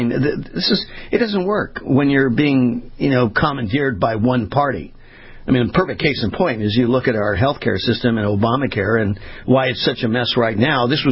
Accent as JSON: {"language": "English", "region": "California", "country": "United States", "tie": "born or raised there", "said": "I grew up in California as a kid."}